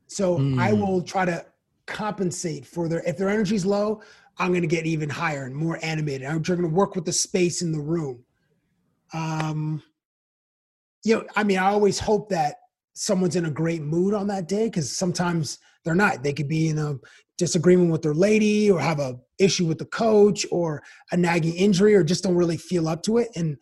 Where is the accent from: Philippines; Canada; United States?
Canada; we grew up in Canada, so we're never going to be in the majority of anything